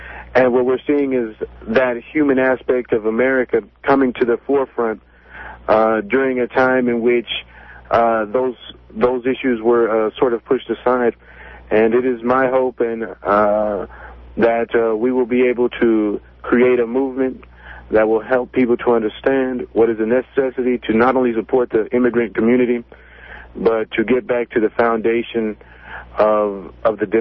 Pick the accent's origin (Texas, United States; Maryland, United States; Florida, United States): Texas, United States; Houston; I'm from Houston.